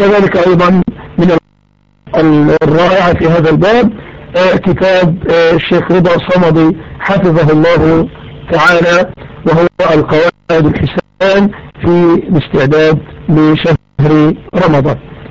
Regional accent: Egypt

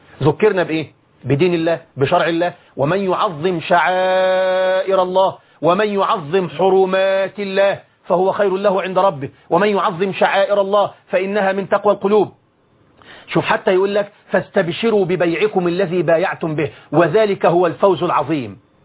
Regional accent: Egypt

